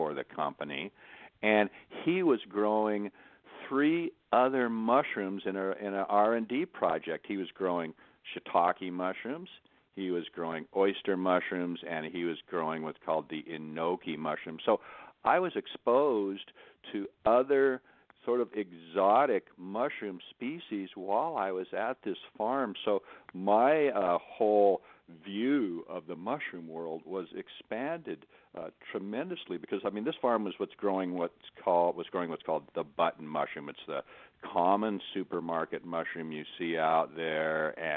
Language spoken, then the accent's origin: English; Washington, United States; Well, I was born and raised up in the Pacific Northwest, and that corner of the U.S. is Washington's the Evergreen State. It's got lots of forests, lots of lakes and rivers